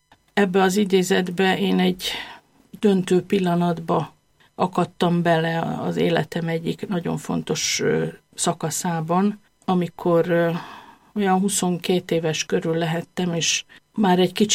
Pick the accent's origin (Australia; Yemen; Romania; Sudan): Sudan; Ideális körülmények között nőttem föl